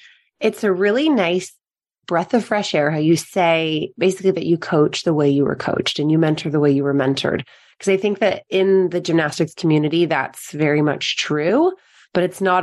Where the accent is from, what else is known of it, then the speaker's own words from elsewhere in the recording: California, United States; I am not from the UK. I'm from California.